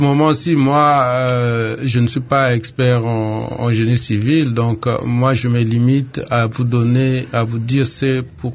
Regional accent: DR Congo; Il y a ici chez nous, en RDC, il y a un gros problème de gestion des déchets solides.

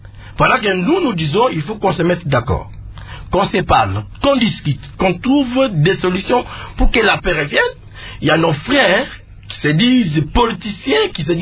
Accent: Kasaï, DR Congo; Mais ce n'est pas le cas chez moi au Kassai. Au Kassai, une province de 5 territoires, avec deux petites villes

